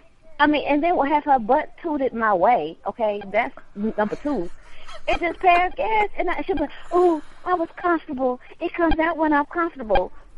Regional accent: the South, United States; I'm from the South. We got a lot of space.

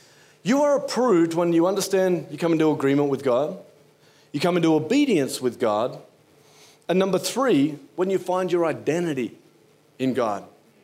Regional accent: Australia; Because I'm Australian, and that's what we do.

